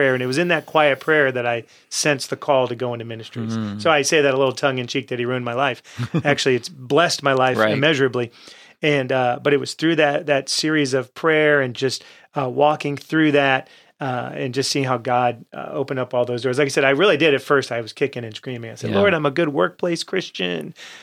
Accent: Lake Park, Florida, United States; I was born here in South Florida, which is very rare. So grew up in Lake Park and met my wife at Palm Beach Atlantic.

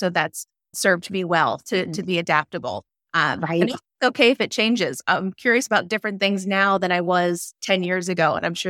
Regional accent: New Jersey, United States; now in Los Angeles, United States; I don't live where I grew up. I grew up in Jersey

